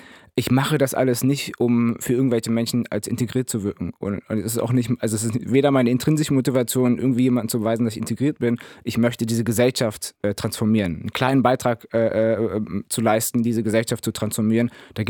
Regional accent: Berlin, Germany; Ich war in einem migrantischen Viertel, bin ich hier in Charlottenburg aufgewachsen, zwischen dem Schloss Charlottenburg und Lietzensee, direkt hier um die Ecke quasi.

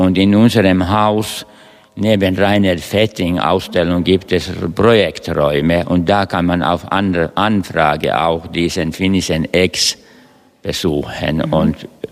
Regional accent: Berlin, Germany; Ich bin auch Berliner.

